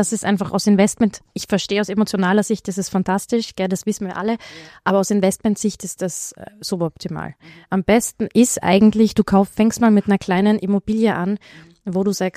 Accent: Salzburg, Austria; ich bin Salzburgerin, im Raum Salzburg, das ist gerade am Boomen

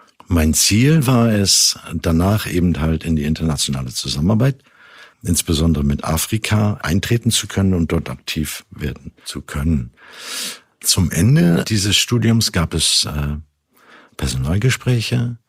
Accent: Germany; Ich komme wirklich vom Land und tue mich mit Städten eigentlich immer ein bisschen schwer.

